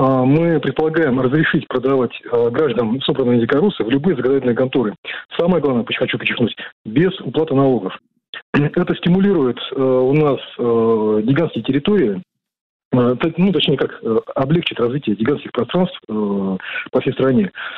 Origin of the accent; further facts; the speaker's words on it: Buryatia, Russia; Я сам из Бурятии, из лесного региона